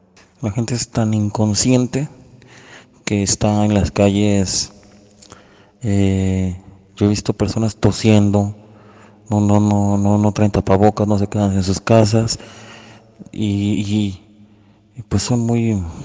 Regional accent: Mexico; Soy de México

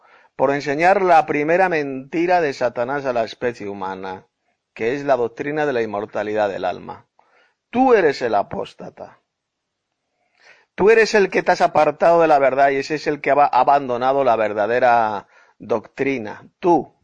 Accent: Madrid, Community of Madrid, Spain; de Madrid, España.

